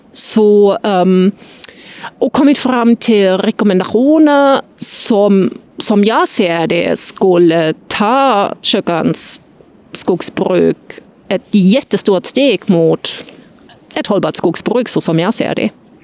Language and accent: Swedish; East Germany, Germany; Jag är inte döpt ens. Jag är uppvuxen i Östtyskland